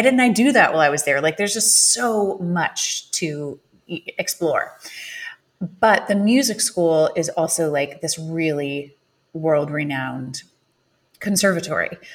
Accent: Illinois, United States; So I auditioned at University of Illinois because I grew up in Illinois.

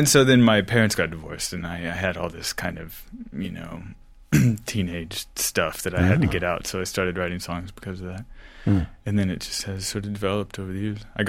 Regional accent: Dallas, Texas, United States; In Dallas, Texas.

